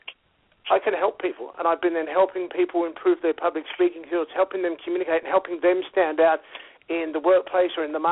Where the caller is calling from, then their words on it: Sydney, New South Wales, Australia; Calling in from Sydney.